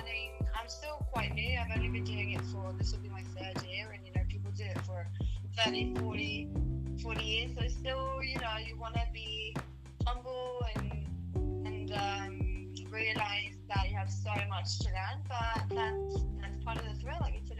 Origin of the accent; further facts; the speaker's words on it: Norway; now in Los Angeles, United States; I'm from Norway, which obviously they have a great film business over there, but of course it's smaller than what it is over here. I'm based in Los Angeles